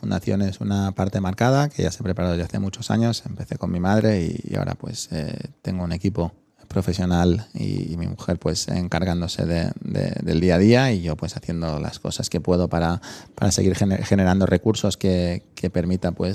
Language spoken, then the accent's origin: Spanish; Balearic Islands, Spain; como buen mallorquín, pues me interesa el tema del turismo.